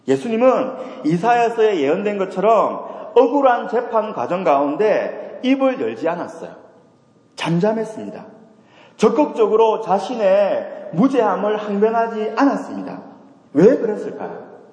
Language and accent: Korean; Masan, South Gyeongsang, South Korea; accent: Gyeongsang dialect; also born or lived in Busan; 제가 경상도 말을 하고 싶어서 하는 것이 아닙니다. 제가 부산에서 자라서 그래요. 제가 마산에서 자라서 그렇습니다. 저도 서울말 하고 싶은데 할 수가 없어요.